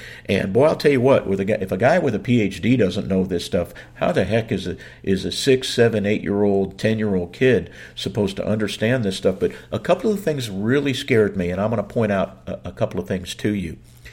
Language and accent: English; Texas, United States; it's so embarrassing because we're from Texas, and people always sort of consider Texas to be a fairly conservative state.